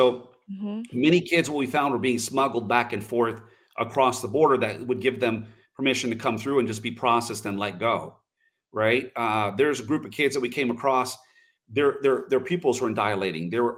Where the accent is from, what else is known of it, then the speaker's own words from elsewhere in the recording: United States; And the people of America, and I'm American, okay?